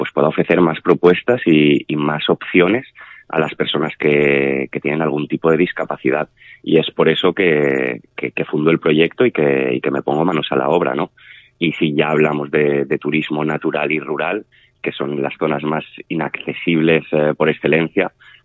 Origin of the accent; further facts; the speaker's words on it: Olocau, Valencian Community, Spain; y a la vuelta en mi pueblo, en Olocao